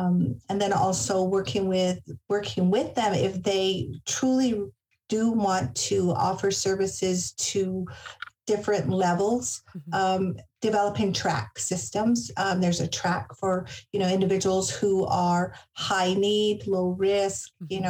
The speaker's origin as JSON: {"language": "English", "region": "New Mexico", "country": "United States", "said": "there were some tribes I know in my home state of New Mexico that are still closed."}